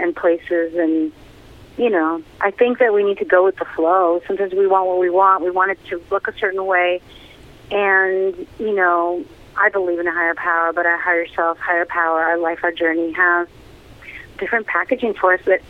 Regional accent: Queens, New York, United States; I am such a New Yorker. I grew up in Queens

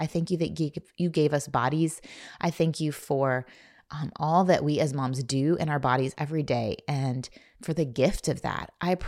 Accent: Indiana, United States; I grew up in Indiana. We just didn't learn these things.

